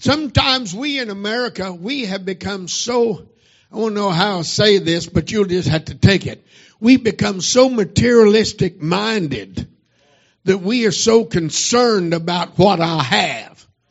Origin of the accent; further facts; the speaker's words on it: United States; Now, I love this country. I am patriotic. Hello. I am patriotic. I am an American. I believe in this country.